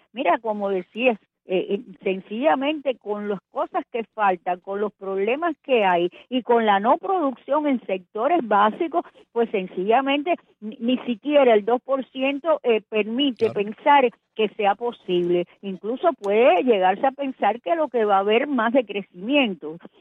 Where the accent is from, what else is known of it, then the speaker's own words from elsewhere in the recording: Cuba; Yo dije, ay, pero ¿para qué si yo vengo de Cuba?